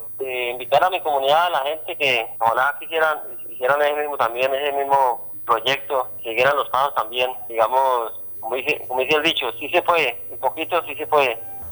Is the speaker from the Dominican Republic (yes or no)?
no; Guaviare, Colombia; me despido aquí en mi vereda de Cerritos, municipio de Retorno, departamento del Guaviare. Mi vida de trayectoria que llevo aquí hace lo que tengo, 43 años, desde que nací aquí en el Guaviare.